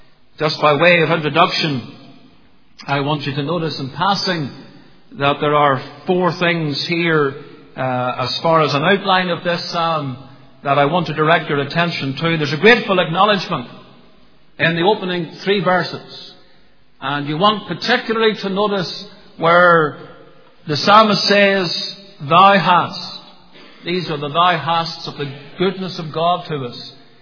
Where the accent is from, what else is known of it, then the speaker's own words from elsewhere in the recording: Portadown, Northern Ireland, United Kingdom; I grew up in Portadown as a young teenager thinking about this prayer often in the prayer meetings of our church.